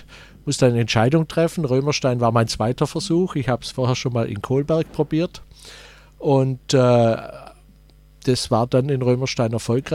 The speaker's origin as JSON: {"language": "German", "town": "Grafenberg", "region": "Baden-Württemberg", "country": "Germany", "tie": "born or raised there", "said": "dass ich in meinem Heimatort Grafenberg für den Gemeinderat kandidiert habe"}